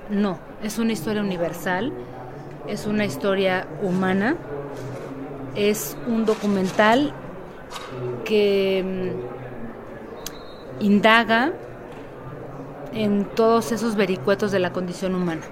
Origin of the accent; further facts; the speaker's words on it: Mexico; Nuestra cultura como mexicanos en el tema de la sexualidad, del cuerpo, de la convivencia, del ser